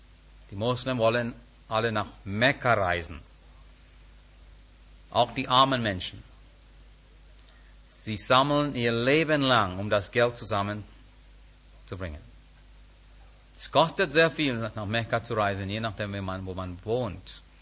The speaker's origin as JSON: {"language": "German", "country": "India", "second_language": "German", "said": "Liebe Freunde, als Inder"}